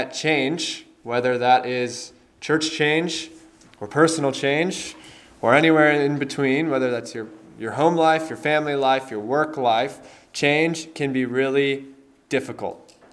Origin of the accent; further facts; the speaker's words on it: Chicago, Illinois, United States; I grew up in Chicago, and so I have seen and driven in snow before